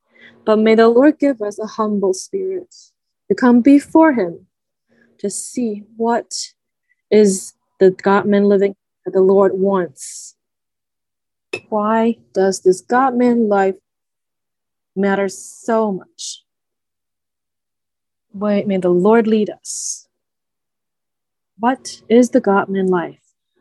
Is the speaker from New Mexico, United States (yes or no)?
no; Berkeley, California, United States; I am from Berkeley, California.